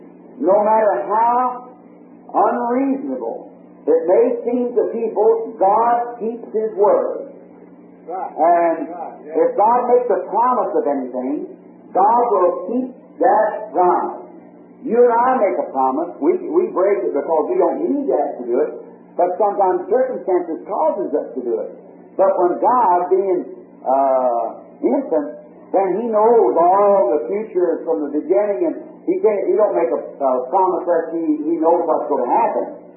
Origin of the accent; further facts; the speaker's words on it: United States; Now we know, I'm an American too. It's the lovest land in the country. All over this backward state, this is my home.